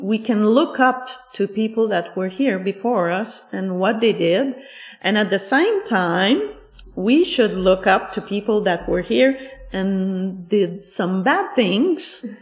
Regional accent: Sherbrooke, Quebec, Canada; born there; because I have lived in many regions, although I was born in Sherbrooke

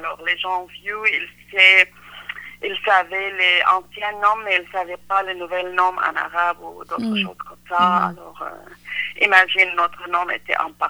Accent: Syria; French is a second language; moved away; Pour moi, je viens de la Syrie, de la côté nord, vraiment proche de la frontière entre les Turquies et l'Irakie, frontière. Alors, je suis grandie là-bas avec une grande famille

